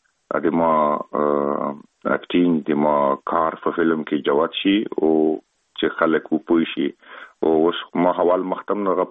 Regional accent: Afghanistan; خلک خبر دي چې زه افغان یم او په بالیوډ کې که فلمو کې کار کوم

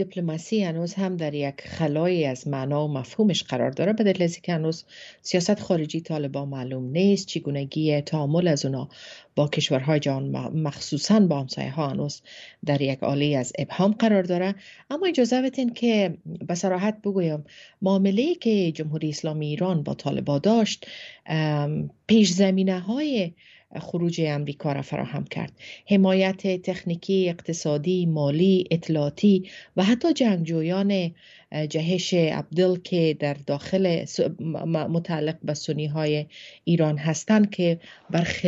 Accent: Afghanistan; ای ما هستیم، ما افغان هستیم که شکست خوردیم

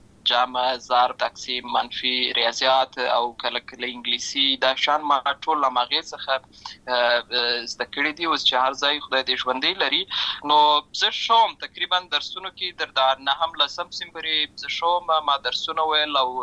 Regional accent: Lashkar Gah, Helmand, Afghanistan; زه په اصل کې د اوروزګان ولایت یم، اما زه په هلمند ولایت لشکرګاه کې پیدا شوی یم، امالته لوی شوی یم، امالته مې ښوونځی لوستی ده، امالته مې ټول ژوند مې له هماغه ځای څخه پیل شوی دی، خو په اصل کې زه د اوروزګان ولایت څخه.

